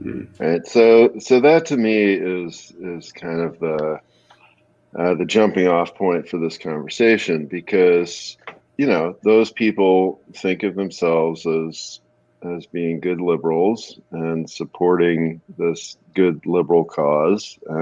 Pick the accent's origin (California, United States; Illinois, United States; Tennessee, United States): California, United States; I grew up in California when the great blue liberal state passed Proposition 13